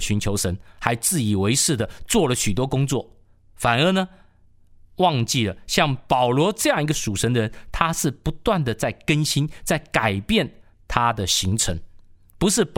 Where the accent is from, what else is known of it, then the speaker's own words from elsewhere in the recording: China; 他也搞不清楚到底是我们中国人呢，还是东南亚的或者东北亚的日本啊韩国人